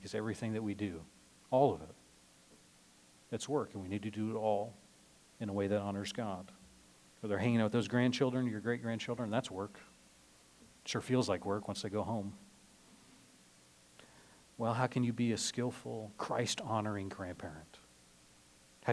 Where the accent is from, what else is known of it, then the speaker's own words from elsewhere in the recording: Nebraska, United States; There's a man in my church growing up in Nebraska that I knew.